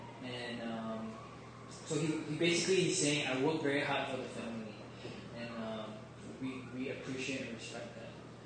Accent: Malaysia; also born or lived in Brunei; now in United States; Although I have Chinese heritage, I was born in Brunei, I grew up in Malaysia. So I studied in Australia, studied the Bible here in America.

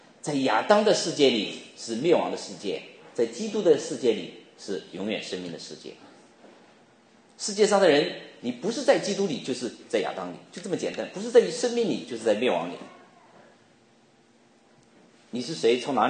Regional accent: China; now in United States; 出生成长在中国，这是第一国；重生得救在美国，这是第二国

